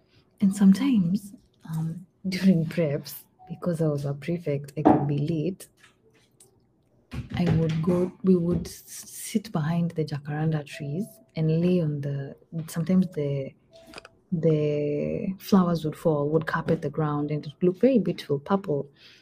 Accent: Eldoret, Uasin Gishu County, Kenya; I was born and raised in Eldoret.

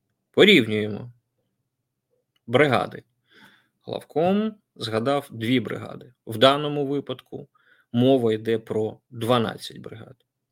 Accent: Zaporizhzhia Oblast, Ukraine; все почнеться, судячи з усього, з моєї рідної Запорізької області.

